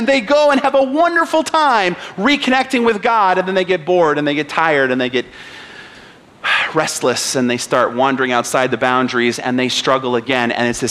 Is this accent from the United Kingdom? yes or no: yes; United Kingdom; now in United States; I'm British. That's the way the British people say his name.